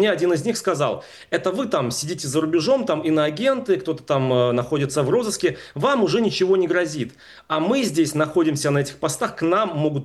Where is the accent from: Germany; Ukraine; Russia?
Russia; Novgorod Oblast; Вчера задержан министр транспорта Новгородской области, как раз откуда я родом.